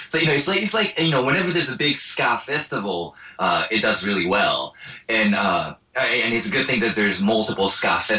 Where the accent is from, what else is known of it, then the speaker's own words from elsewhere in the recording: Osaka, Japan; also born or lived in Eugene, United States; I'm originally from Osaka, Japan, and Eugene, Oregon, USA.